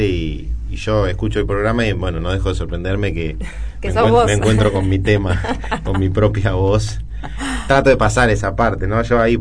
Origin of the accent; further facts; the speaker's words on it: Vicente López, Buenos Aires Province, Argentina; soy de Vicente López, nací en el año 83.